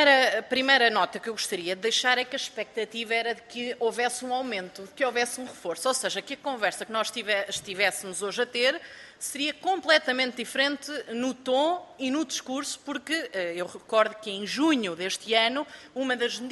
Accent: Leiria, Portugal; eu sou do Distrito de Leiria

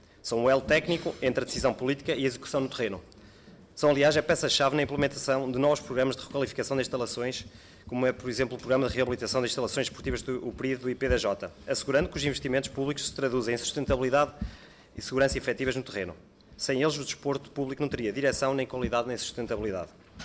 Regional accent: Lamego, Norte, Portugal; eu venho do município de Lamego.

